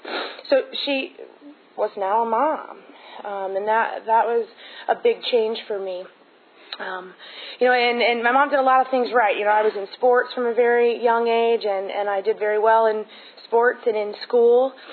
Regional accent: St. Louis, Missouri, United States; I grew up in St. Louis, and they have their annual state or some big convention called the Fall Classic at this big hotel every year.

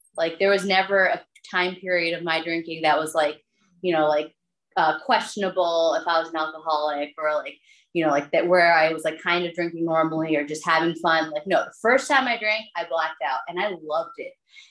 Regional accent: Maryland, United States; I grew up in Maryland and I went to college out in the Midwest.

